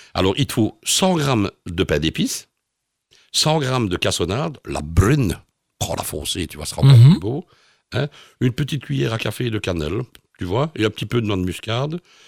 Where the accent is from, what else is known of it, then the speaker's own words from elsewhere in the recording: Liège, Wallonia, Belgium; comme on dit chez nous à Liège